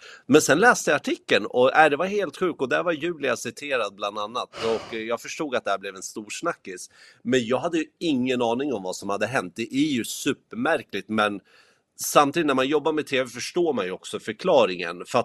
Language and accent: Swedish; Sweden; Jag har liksom svårt att se att det är vinter och misär hemma i Sverige med så här skyhöga elpriser och allting.